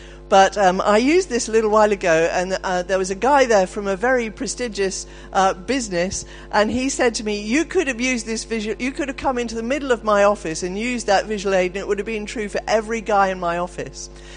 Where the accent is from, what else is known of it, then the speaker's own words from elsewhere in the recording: Exeter, South West England, United Kingdom; even though I come from Exeter, welcome.